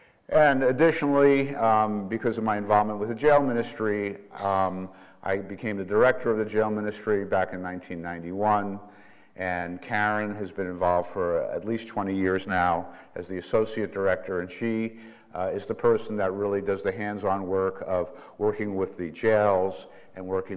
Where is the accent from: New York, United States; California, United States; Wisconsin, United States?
New York, United States; New York City; moved away as an adult; now in Minnesota, United States; I live in Minnesota because I went to drug it out. I'm from New York City, probably have a bit of an accent left.